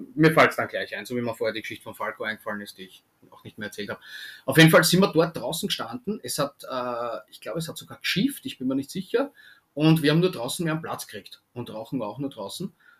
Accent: Austria; Als Österreicher kannst du halt einfach nur, wenn Deutschland ausscheidet, freust dich ganz einfach.

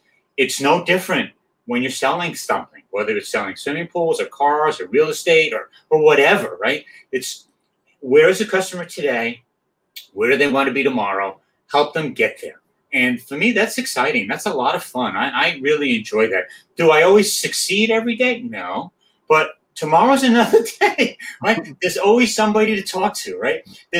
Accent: New York, United States; I'm from New York, so I can ramble on and on and on.

